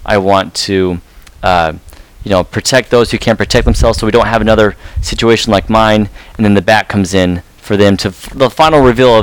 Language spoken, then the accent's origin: English; Los Angeles, California, United States; I'm from Los Angeles. All my friends surf.